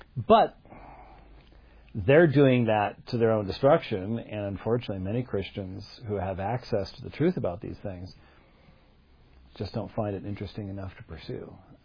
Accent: United States; And I think the fact that I'm an American sitting in South Africa

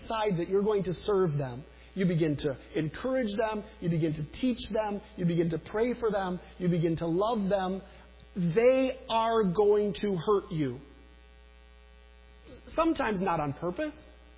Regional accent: Saginaw, Michigan, United States; I grew up in Saginaw, just up the road

